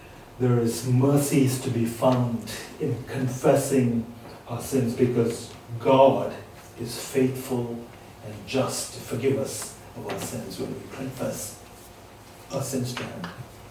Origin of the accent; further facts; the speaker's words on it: Sri Lanka; now in United Kingdom; I come from Sri Lanka, and we have the Sri Lankan highlands of our own.